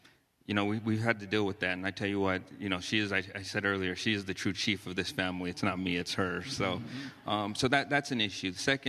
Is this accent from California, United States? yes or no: no; Albuquerque, New Mexico, United States; born there; now in Round Rock, United States; I was born in New Mexico, a small city, big city in Albuquerque.